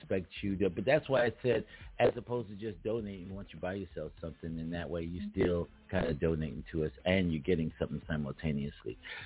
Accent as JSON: {"language": "English", "town": "Philadelphia", "region": "Pennsylvania", "country": "United States", "said": "Well, I am from Philly. That little Philly soul."}